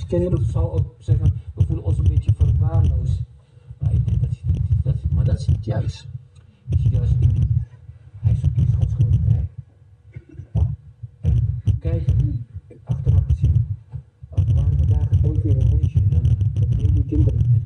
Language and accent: Dutch; Indonesia; now in Netherlands; Wij moesten vluchten. En mijn vader probeerde een uitweg te zoeken om naar Nederland te gaan en we krijgen geen respons. Wij zijn geen Nederlanders, wij zijn Indonesiërs.